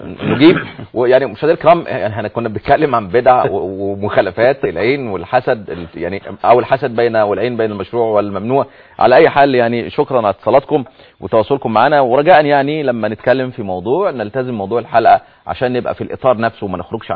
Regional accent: Upper Egypt, Egypt; عندنا في الصعيد هناك

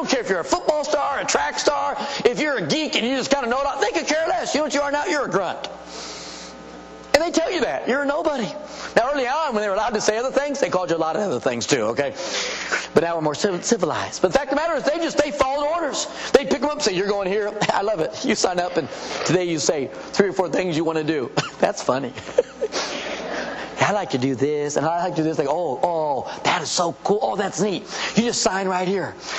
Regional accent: San Diego, California, United States; By the way, I grew up in San Diego, California, and we had a military ministry.

